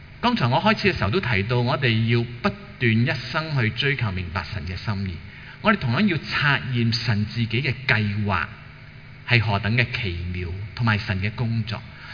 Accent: Hong Kong; 或者几时香港我们香港人的生活才可以回到一个叫做比较好像以前正常一点

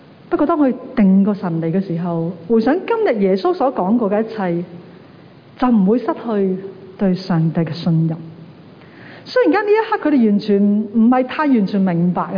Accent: China; 正如我们中国人都有句说话

